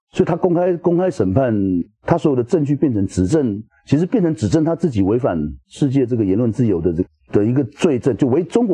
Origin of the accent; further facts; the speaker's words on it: Taiwan; 当因为我是台湾人